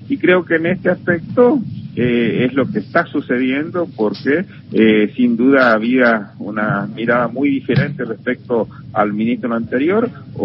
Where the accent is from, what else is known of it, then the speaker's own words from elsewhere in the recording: General San Martín, Chaco, Argentina; mi querido General San Martín, que es mi patria chica, que es donde viví, crecí